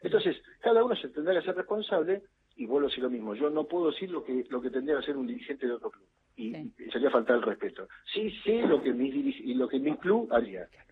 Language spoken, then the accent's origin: Spanish; San Fernando, Buenos Aires Province, Argentina; nosotros somos una decisión de San Fernando, nos hemos criado todos